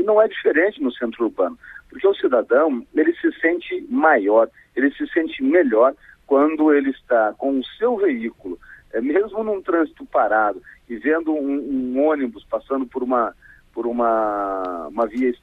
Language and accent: Portuguese; Paraná, Brazil; Eu sou do Paraná.